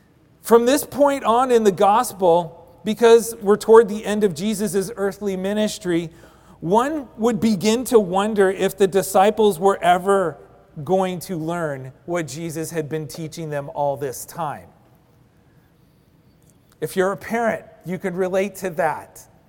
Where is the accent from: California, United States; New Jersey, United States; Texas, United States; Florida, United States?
California, United States; Bishop; And we knew what mules were because I grew up in Bishop, California, the mule capital of the world.